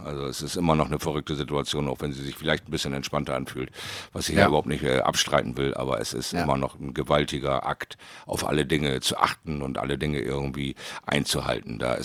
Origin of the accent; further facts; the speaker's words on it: Bremerhaven, Bremen, Germany; in meiner Heimatstadt Bremerhaven